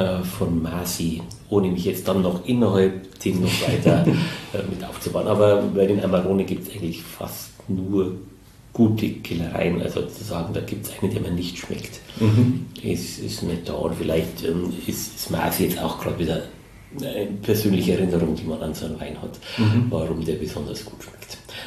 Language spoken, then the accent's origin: German; Munich, Bavaria, Germany; Als Münchner